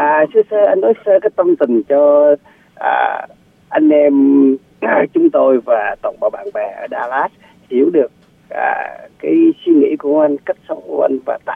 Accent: Da Nang, Vietnam; Quê hương của mình cũng đẹp y như vậy anh Thường Tính. Nó cũng trời xanh, nó cũng bốn mùa. Mình ở vùng Đà Nẵng anh, ở miền Trung anh

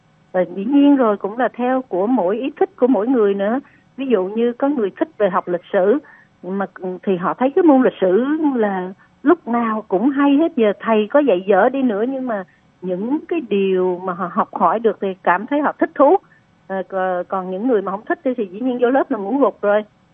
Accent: Nha Trang, Khanh Hoa, Vietnam; Tại hồi xưa mình dân Nha Trang mà, thì cái lớp học nó nằm gần biển.

